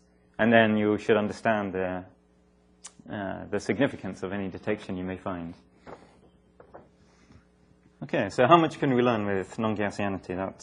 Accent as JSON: {"language": "English", "town": "Bielefeld", "region": "North Rhine-Westphalia", "country": "Germany", "said": "I'm from Bielefeld, for you don't know. That's up in the north of Germany, near Hanover, which maybe you've heard of."}